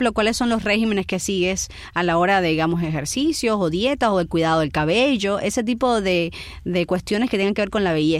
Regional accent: Cuba; moved away; supe más de ellos y de sus triunfos cuando me fui de Cuba que cuando vivía dentro de Cuba.

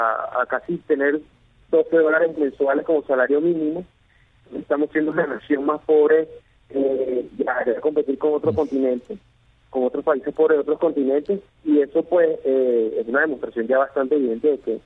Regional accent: Venezuela; para nosotros no significa un buen futuro como venezolano.

